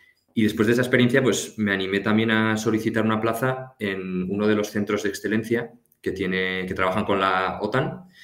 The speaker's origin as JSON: {"language": "Spanish", "town": "Pamplona", "region": "Navarre", "country": "Spain", "tie": "born or raised there", "said": "tengo 22 años, soy natural de Pamplona."}